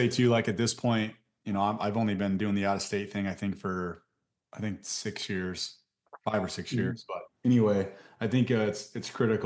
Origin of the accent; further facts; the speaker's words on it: Washington, United States; I grew up in Washington. I live on the coast.